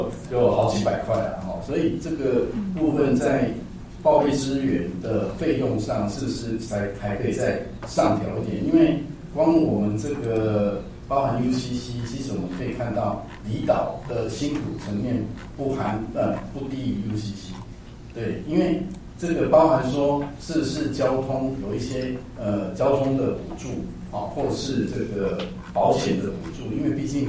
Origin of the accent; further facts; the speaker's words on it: Kaohsiung, Taiwan; 因为我来自高雄哦